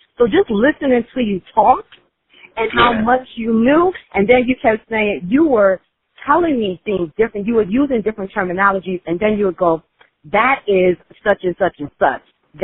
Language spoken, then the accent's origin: English; Brooklyn, New York, United States; I'm a Brooklynite as well. Go Brooklyn, BK all day.